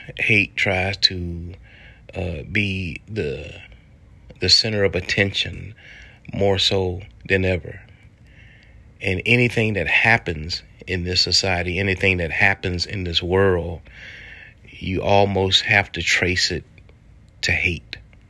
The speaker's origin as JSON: {"language": "English", "country": "United States", "tie": "born or raised there", "said": "The one thing that I've learned in America, and growing up in America, and growing up with the country that I love so much"}